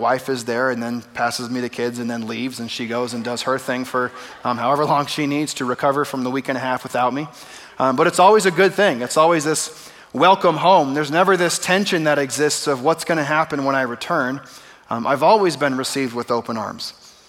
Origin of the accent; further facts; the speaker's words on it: Phoenix, Arizona, United States; I mean, I grew up here in Phoenix